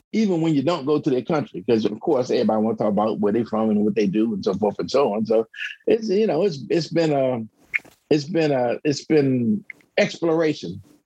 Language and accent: English; Washington, District of Columbia, United States; I'm an original Washingtonian. Grew up in Washington, D.C. Went to high school and college in D.C. as well.